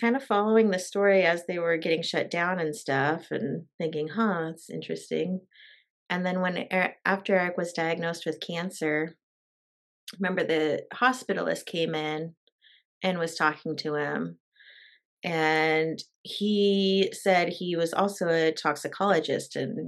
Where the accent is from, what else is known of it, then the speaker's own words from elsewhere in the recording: Eugene, Oregon, United States; I grew up in North Eugene, and I just remember, like, smelling it anytime I went to West Eugene